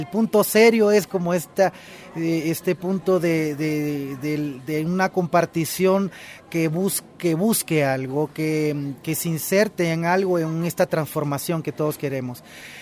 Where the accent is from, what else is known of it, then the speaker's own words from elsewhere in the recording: Lima, Peru; soy originario de Lima, Perú. Estoy aquí en Chiapas, en el CIDESI